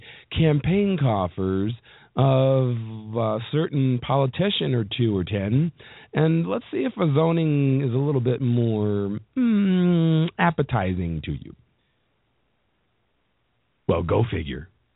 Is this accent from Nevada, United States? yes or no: yes; Las Vegas, Nevada, United States; This is a fine March 28th, 2015 in my hometown of Las Vegas.